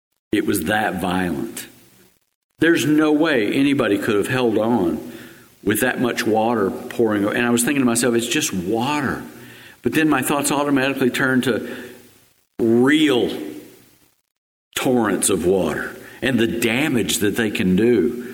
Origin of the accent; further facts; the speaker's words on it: Texas, United States; Growing up in West Texas, I've seen some thunderstorms that will make you fear for your life.